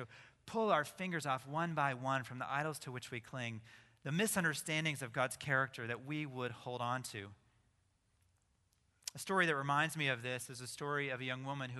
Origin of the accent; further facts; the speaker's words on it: Idaho, United States; Now I'm from Idaho, and I've heard a few fish stories.